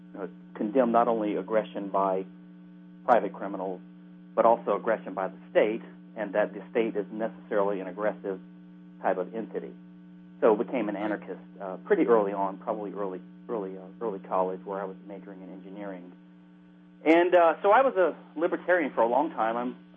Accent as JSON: {"language": "English", "region": "Louisiana", "country": "United States", "said": "But I'm from Louisiana, and I was always a sort of a conservative individualist type"}